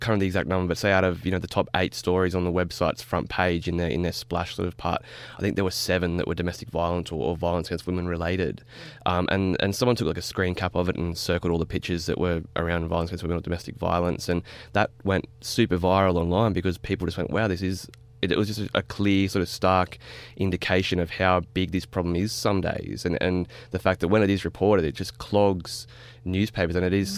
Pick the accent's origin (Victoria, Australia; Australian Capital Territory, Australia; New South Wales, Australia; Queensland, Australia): New South Wales, Australia; Wollongong; I'm from Wollongong in the Illawarra